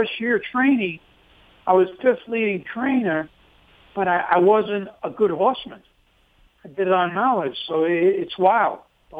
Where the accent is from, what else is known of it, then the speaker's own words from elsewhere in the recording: Brooklyn, New York, United States; growing up in Brooklyn, I really grew up with five families in one house, and we couldn't afford 50, I couldn't afford 50 cents to go horseback riding.